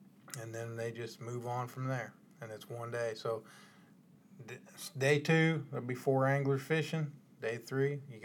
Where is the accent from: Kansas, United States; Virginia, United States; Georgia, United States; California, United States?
Kansas, United States; I'm from Kansas, so, you know, I go back home and I fish for a week